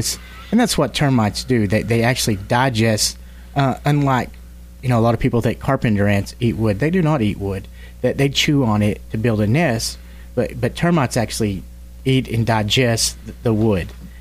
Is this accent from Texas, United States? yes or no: yes; Midland, Texas, United States; Doing this as long as I have, and growing up in West Texas, Midland, a lot of new homeowners would freak when they hear the word termites